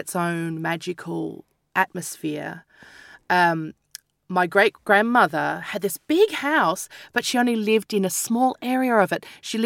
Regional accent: Australia; Absolutely. Yeah. Even to go to other cities is a long time

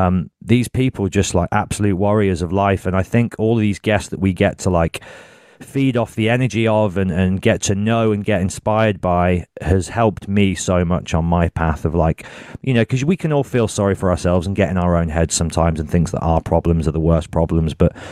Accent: Birmingham, West Midlands, United Kingdom; I'm from Birmingham, so I can say it. They can be tough.

